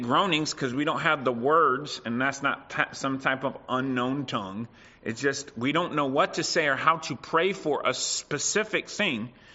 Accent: United States; I grew up in the States.

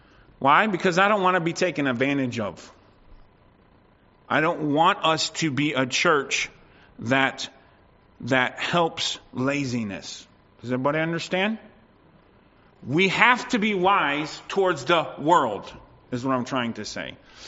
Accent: United States; born there; I was born in America. I get that statement very well.

